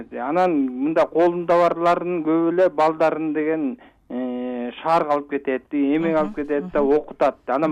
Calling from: Issyk-Kul Region, Kyrgyzstan; Мен Көлдөн келдим эле.

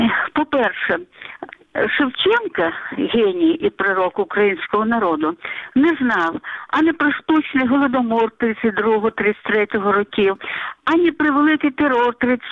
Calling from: Kyiv, Ukraine; із Києва.

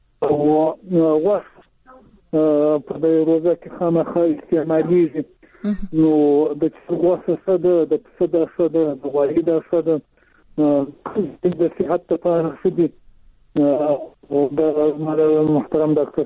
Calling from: Zabul, Afghanistan; از تو خیم د زابل وزارت شاجول ولسوالی

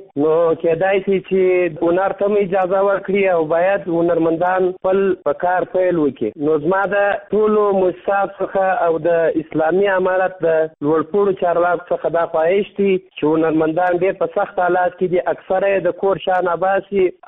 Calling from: Kandahar, Afghanistan

